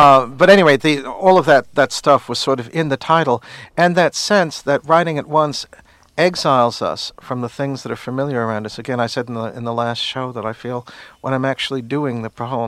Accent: New Jersey, United States; born there; now in California, United States; And of course, we live in California, but I was born in New Jersey.

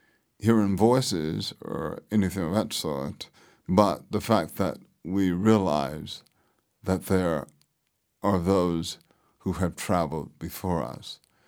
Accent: Bogalusa, Louisiana, United States; growing up in Bogalusa, Louisiana, a place that was a curse and a blessing.

